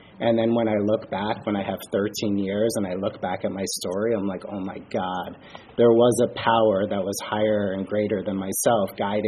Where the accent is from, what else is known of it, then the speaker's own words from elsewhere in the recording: New York, United States; what it was like for me, I grew up on Long Island.